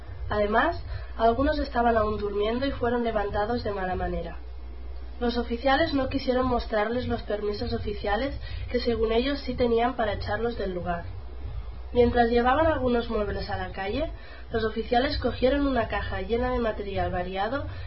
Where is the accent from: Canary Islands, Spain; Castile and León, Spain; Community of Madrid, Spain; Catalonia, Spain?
Catalonia, Spain; de Cataluña y voy a leer la versión española